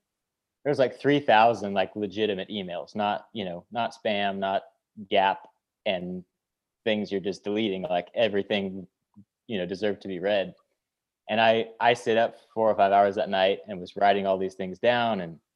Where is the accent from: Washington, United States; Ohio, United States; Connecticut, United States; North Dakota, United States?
Washington, United States; Tacoma; South of Seattle, Tacoma, Washington.